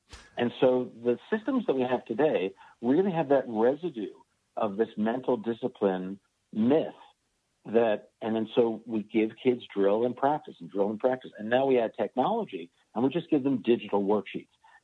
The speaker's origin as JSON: {"language": "English", "town": "Stratford", "region": "New Jersey", "country": "United States", "tie": "born or raised there", "said": "It was 1976. I was living in my hometown of Stratford, New Jersey, and I taught myself how to play guitar when I was 14 years old."}